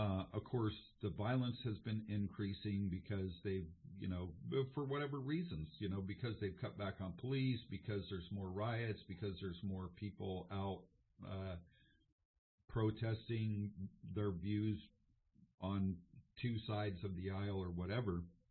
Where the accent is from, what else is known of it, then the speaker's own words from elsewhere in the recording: Oregon, United States; I was born in Oregon, so, you know, I've been here most of my whole life